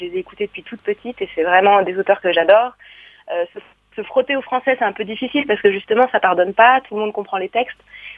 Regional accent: France; Je suis française, c'est ma langue.

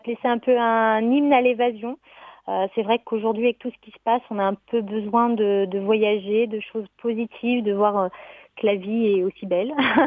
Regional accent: Lyon, Auvergne-Rhône-Alpes, France; also born or lived in Paris; j'ai quitté Paris pour revenir dans la ville de Lyon, donc ma région natale.

